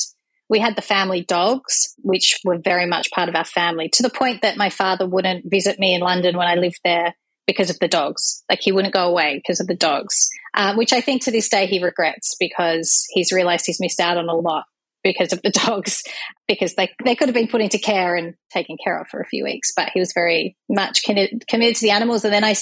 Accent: Melbourne, Victoria, Australia; now in Bali, Indonesia; I am from Melbourne, Australia. I'm now 44 years old and I'm presently based in Bali, Indonesia.

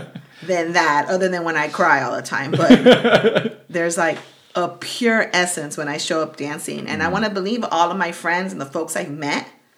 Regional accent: Los Angeles, California, United States; born there; me figuring out this duality of being Latina, a first generation, but also like being proud that I was born in America, in LA.

